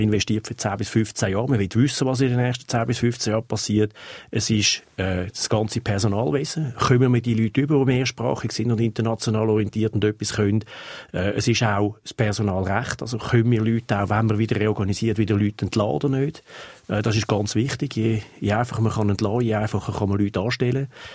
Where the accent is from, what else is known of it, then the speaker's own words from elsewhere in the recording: Switzerland; now in United States; Also ich bin Schweizer, ich bin nicht Amerikaner.